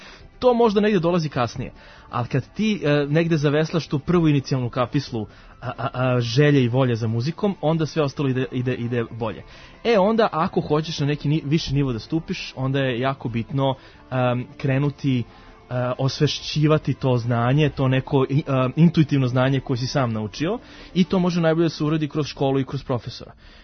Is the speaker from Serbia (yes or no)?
yes; Serbia; first language Serbian; normalno, naravno, srpski, kogod ja pričam engleski, tamo svaki na srpski, naravno, i dalje moj prvi jezik.